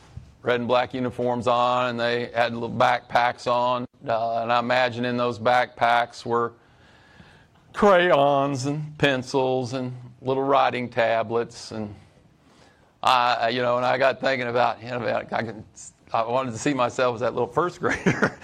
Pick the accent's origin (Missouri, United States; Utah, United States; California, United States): Missouri, United States; Indian Grove; moved away as an adult; also born or lived in Wilmore, Kentucky, United States; now in -; I grew up in Indian Grove, Missouri. I was there for 28 years of my life and the same place